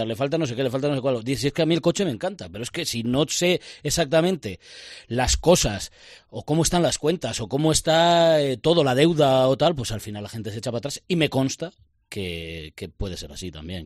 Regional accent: Zamora, Castile and León, Spain; Yo soy de Zamora, es mi club, es mi ciudad y es el equipo de mi vida

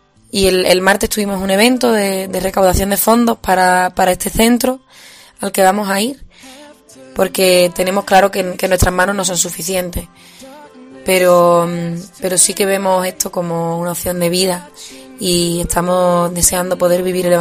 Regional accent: Málaga, Andalusia, Spain; now in Salamanca, Spain; tengo 22 años, estudio quinto de medicina en Salamanca y soy de Málaga.

